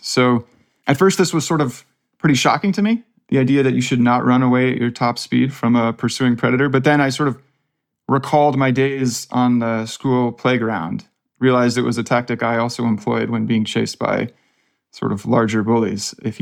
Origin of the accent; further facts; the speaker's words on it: Palo Alto, California, United States; I'm just from Palo Alto, so about as far from the ranch as you can get.